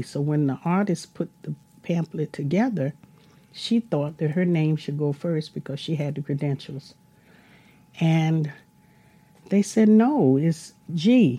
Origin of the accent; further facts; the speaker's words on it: the South, United States; I'm a Southerner. I don't pronounce words the same as a Northern person.